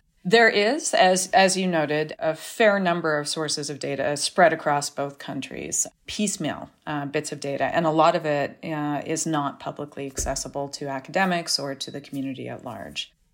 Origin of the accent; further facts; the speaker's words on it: British Columbia, Canada; I'm actually a Canadian by birth. I was raised in the temperate rainforest of British Columbia. And as I grew up in an activist family